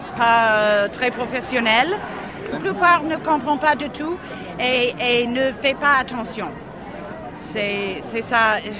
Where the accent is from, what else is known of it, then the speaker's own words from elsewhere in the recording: United States; French is a second language; Je viens des États-Unis, j'ai honte des États-Unis à ce moment